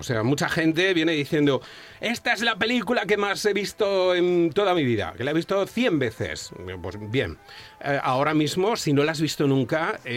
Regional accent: Montijo, Extremadura, Spain; yo soy de un pueblito de Badajoz que se llama Montijo. ¡Montijo!

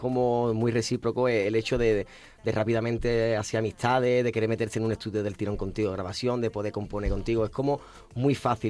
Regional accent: Cádiz, Andalusia, Spain; moved away as an adult; now in Madrid, Spain; como ya bien has dicho, soy de Cádiz, gaditano, de pura cepa, vamos, soy gaditano

